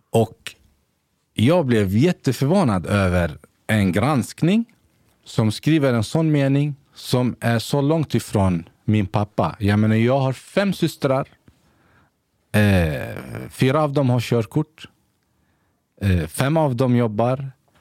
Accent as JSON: {"language": "Swedish", "country": "Sweden", "tie": "born or raised there", "said": "hela min uppväxt här i Sverige"}